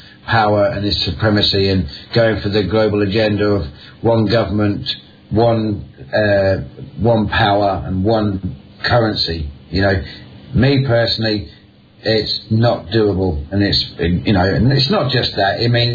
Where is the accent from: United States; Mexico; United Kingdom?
United Kingdom; London; I mean, look, I'm a Londoner. Right, and a proper East End chap, as they would call it over there.